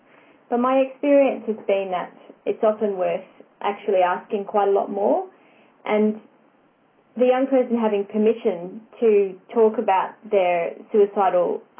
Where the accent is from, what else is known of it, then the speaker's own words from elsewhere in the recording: Queensland, Australia; And so I'm from North Queensland, so I apologise for that.